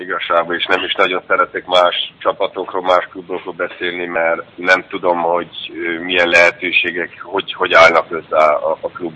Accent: Kiel, Schleswig-Holstein, Germany; Most aktuális ponton én nagyon elégedett vagyok itt Kielben. Én itt nőttem fel

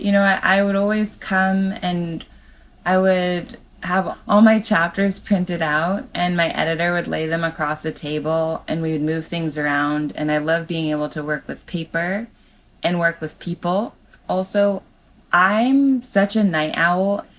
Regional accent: California, United States; in California my whole life. And when I was writing the memoir, I felt like it was important to be close to my hometown and where everything happened.

